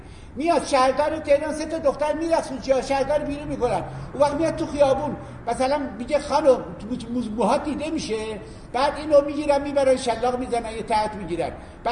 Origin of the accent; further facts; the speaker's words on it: Zanjan, Zanjan Province, Iran; اهل زنجان هستم،